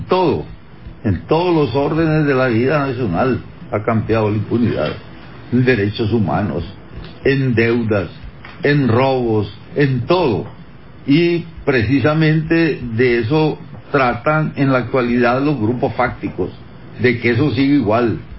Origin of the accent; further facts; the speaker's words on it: Honduras; dejen de seguir haciendo acciones de desestabilización en mi país. Ya Honduras no es un país, como nos decían antes, bananero